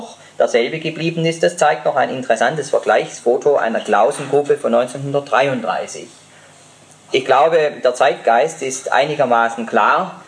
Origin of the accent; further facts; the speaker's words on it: Rottweil, Baden-Württemberg, Germany; Eine stammt aus meiner Heimatstadt Rottweil.